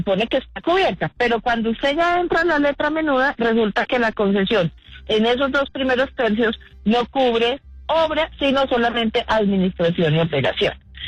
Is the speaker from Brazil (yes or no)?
no; Llanos Orientales, Colombia; yo soy llanera, yo viví el trauma de esta carretera de niña.